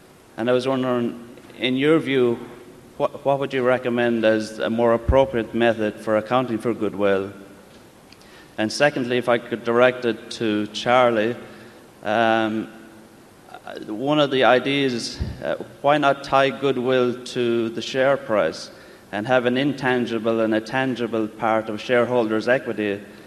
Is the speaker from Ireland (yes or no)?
yes; County Kerry, Ireland; I come from County Kerry in Ireland.